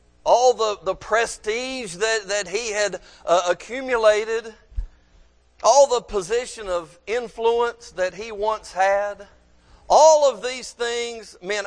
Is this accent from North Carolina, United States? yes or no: yes; Kannapolis, North Carolina, United States; Johnny and I both, we grew up in Kannapolis